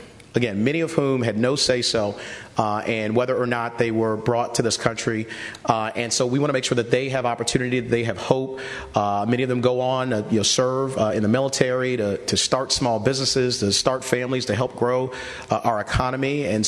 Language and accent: English; Washington, District of Columbia, United States; also born or lived in Pittsburgh; I did grow up in Washington, D.C. I was born in Pittsburgh, grew up in D.C.